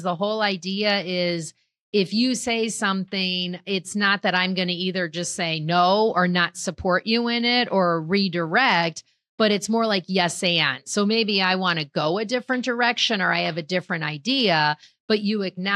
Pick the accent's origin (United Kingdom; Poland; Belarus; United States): United States; Ohio; I'm from Ohio, so.